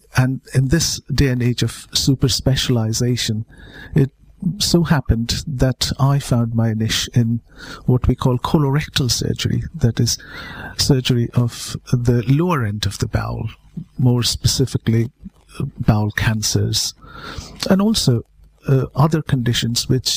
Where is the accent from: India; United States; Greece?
India; Kolkata, West Bengal; moved away as an adult; now in United Kingdom; I was brought up in India, and I sort of come from a town which has been made famous by Mother Teresa. I come from Calcutta.